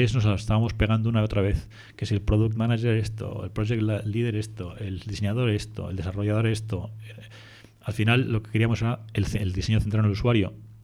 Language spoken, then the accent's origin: Spanish; Madrid, Community of Madrid, Spain; Yo soy de Madrid y mis socios eran de Barcelona, pero nos conocimos en Madrid.